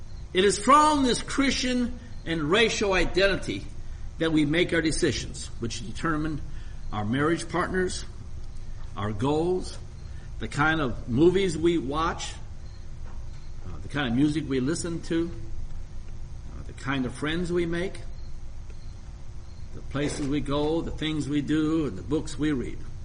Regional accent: Detroit, Michigan, United States; But you people here know that I'm from Detroit. I'm from the big city.

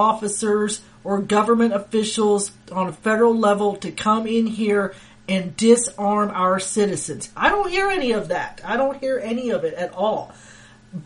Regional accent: Tucson, Arizona, United States; born there; I was born in Tucson. It was a beautiful city. Still have a lot of family there.

